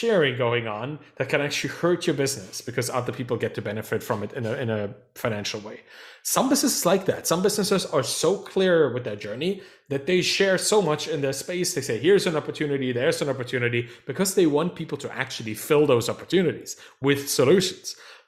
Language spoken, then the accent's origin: English; Dresden, Saxony, Germany; English is a second language; like my hometown of Dresden did in the soccer team back in the 90s